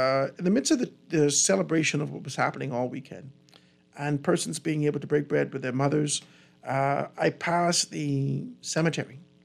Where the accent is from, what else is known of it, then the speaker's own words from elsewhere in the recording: Eight Mile Rock, Grand Bahama, Bahamas; you could be able to see that in my hometown and my settlement that I'm from, 8 Mile Rock, tragedy strikes two Grand Bahamian families.